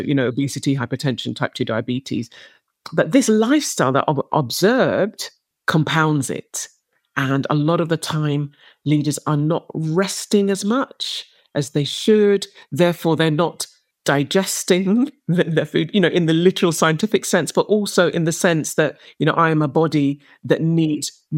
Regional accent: United Kingdom; I pride myself on, you know, being a British Nigerian and knowing all the traditional foods and loving them

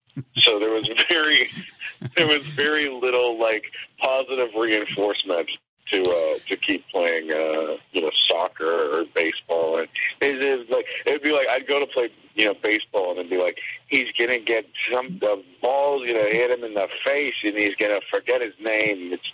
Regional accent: Mississauga, Ontario, Canada; Like, I was born in Mississauga and lived there as a kid.

